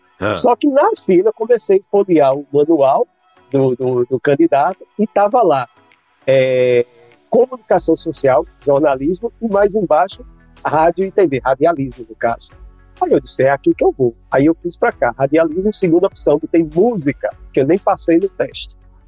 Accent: Pernambuco, Brazil; eu sou de Pernambuco, como todo mundo já sabe

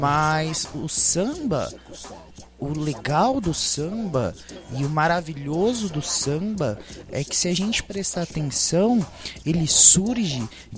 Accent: São Paulo, Brazil; Porque, por exemplo, eu sou de São Paulo.

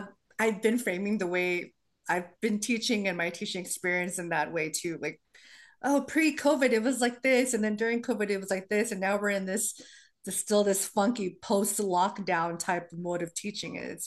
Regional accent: San Diego, California, United States; also born or lived in Kalinga, Philippines; I was born in Kalinga, but came over when I was barely even 2 years old. And the first neighborhood that we actually lived in San Diego was in Barrio Logan. Mm. So grew up in Barrio Logan.

